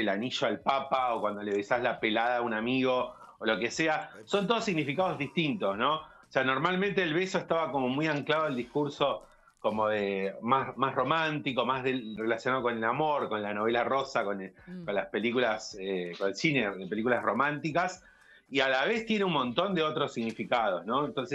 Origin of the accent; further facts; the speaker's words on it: Mar del Plata, Buenos Aires Province, Argentina; Sí, vivo Mar del Plata y soy de Mar del Plata.